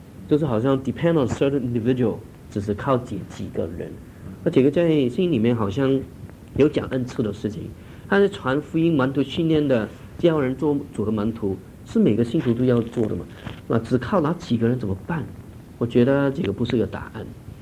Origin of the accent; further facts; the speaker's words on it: Hong Kong; 跟我们在香港长大了